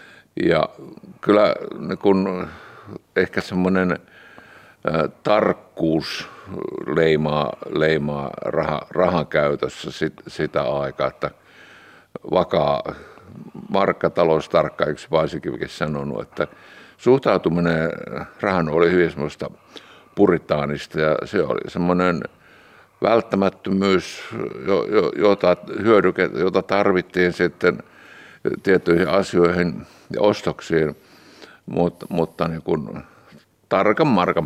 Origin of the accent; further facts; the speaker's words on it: Eastern Finland, Finland; Minä olen itäsuomalaisesta maalaiskodista kotoisin ja kyllä siellä maaseudulla, kun 50-luvun lapsia olen